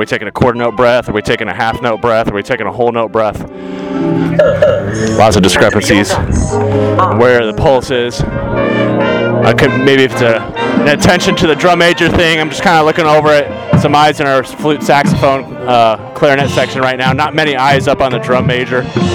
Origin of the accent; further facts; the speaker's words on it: St. Louis, Missouri, United States; I come to you from St. Louis, Missouri, and I'm a part of the Central States Judges Association panel